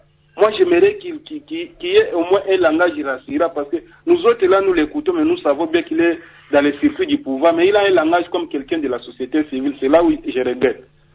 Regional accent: Kikwit, Kwilu, DR Congo; ce qu'on peut produire tel que chez nous à Kikwit, ça peut aller dans d'autres régions du pays

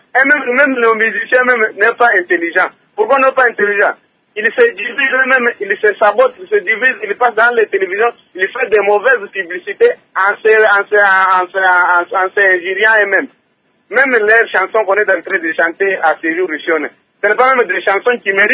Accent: DR Congo; Vous voyez ici chez nous au Congo, on ne respecte pas des lois.

